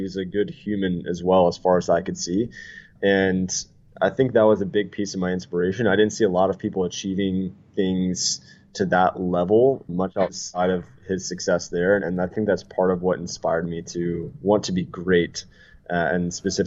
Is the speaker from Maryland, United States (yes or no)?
yes; Maryland, United States; So growing up in Maryland, there was a guy that was the quarterback of the high school I would have gone to.